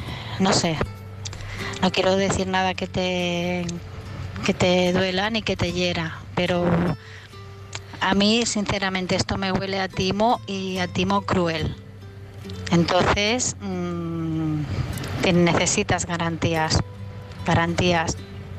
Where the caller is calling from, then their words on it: La Llagosta, Catalonia, Spain; de La Llagosta, Barcelona.